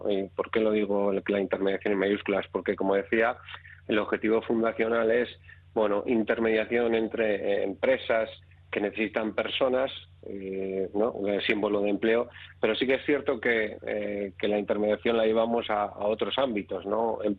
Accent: Txorierri, Basque Country, Spain; Que nací, vivo y trabajo en Chorierri, ¿no?

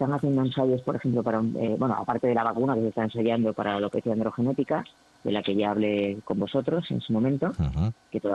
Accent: Avilés, Asturias, Spain; Avilés, Asturias.

